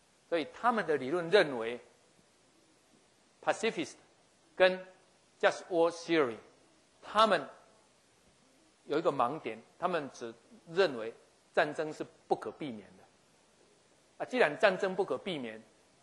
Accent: Taiwan; 我只是要让陈云林知道，我们台湾人不爽啊！

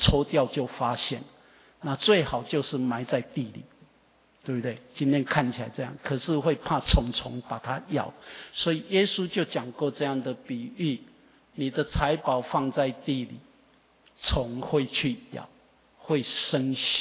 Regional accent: Taiwan; accent: Taiwanese

